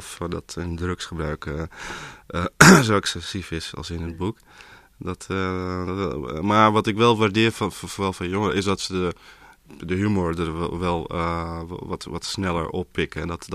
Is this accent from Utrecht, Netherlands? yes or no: no; Amsterdam, North Holland, Netherlands; ik ben in Amsterdam-West opgegroeid met voornamelijk Marokkaanse en Turkse mensen om me heen.